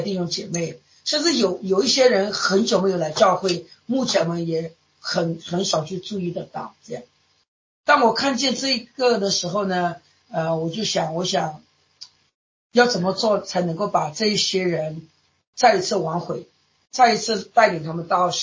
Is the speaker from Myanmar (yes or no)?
yes; Nanzhala, Myanmar; now in Yangon, Myanmar; 我偶尔也有机会回到就是南扎拉，我出生的地方，我生长的一个家乡